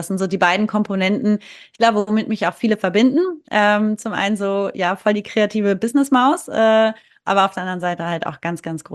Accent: Hamburg, Germany; Ich komme aus Hamburg, aus der Großstadt, direkt City. Ich bin hier auf dem Land.

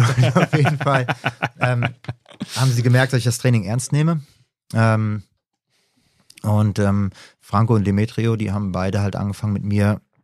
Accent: Hesse, Germany; Es haben immer Leute gedacht, ich wäre Ausländer, wenn ich mit ihnen rede. Ah, wo kommst du denn her? Ja, von hier.

